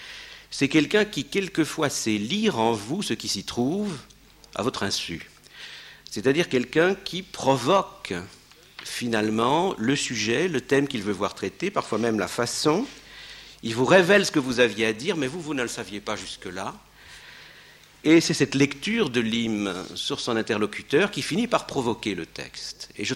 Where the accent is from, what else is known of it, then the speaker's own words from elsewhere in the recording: Belgium; parle plutôt de la Belgique, parle-moi un peu d'où tu es